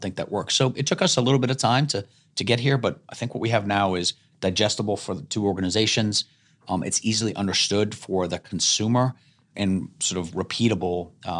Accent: Boston, Massachusetts, United States; And so, and I'm from Boston, so I like fast.

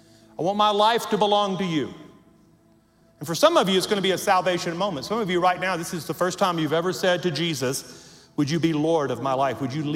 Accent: Louisiana, United States; also born or lived in Amarillo; we were living in Amarillo, Texas, and we're from Louisiana. That's where we were born and raised.

